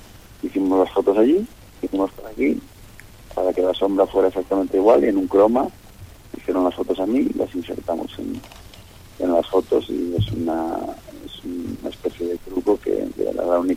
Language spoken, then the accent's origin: Spanish; Infiesto, Asturias, Spain; porque somos del mismo pueblo. Yo soy de Infiesto